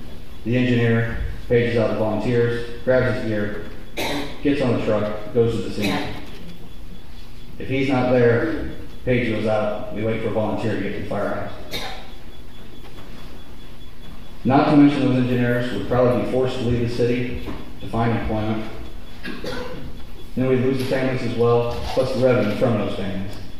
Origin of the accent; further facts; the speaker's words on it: Hillsboro, United States; I decided to run because I was raised in Hillsboro. In the 1990s, I graduated from Hillsboro High School.